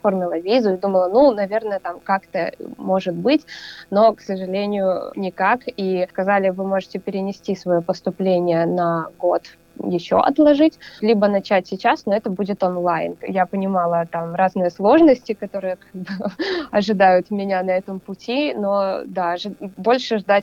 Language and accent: Russian; Russia; пообщаться с Россией, увидеться с друзьями, там, съездить на мою малую родину